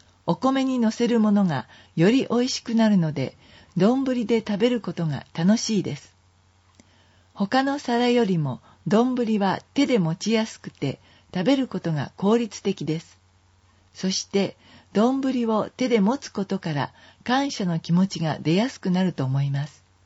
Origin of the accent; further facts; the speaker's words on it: United States; 米国育ちの僕はなんと味を混ぜるのが好きです